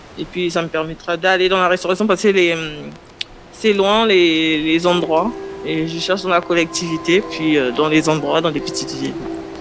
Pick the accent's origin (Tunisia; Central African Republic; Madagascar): Central African Republic; now in France; Je suis d'RCA, je suis arrivée à l'onde porteuse au mois de juillet.